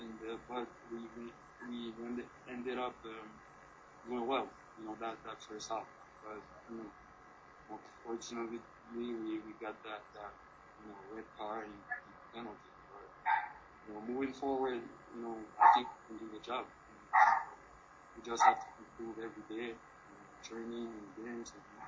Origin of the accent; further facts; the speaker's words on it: Montreal, Quebec, Canada; I grew up in Montreal. I'm from Montreal.